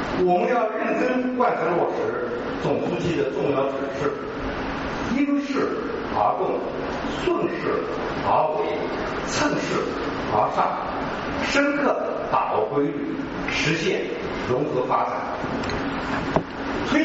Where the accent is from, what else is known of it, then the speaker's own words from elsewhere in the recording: Jintan, Jiangsu, China; 我可以自豪地说我是江苏金坛人，非常高兴回到家乡参加江苏发展大会。作为江苏人